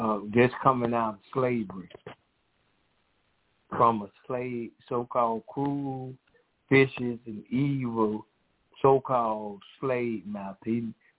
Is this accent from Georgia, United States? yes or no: yes; Decatur, Georgia, United States; And I and my husband … we are from Decatur, Georgia.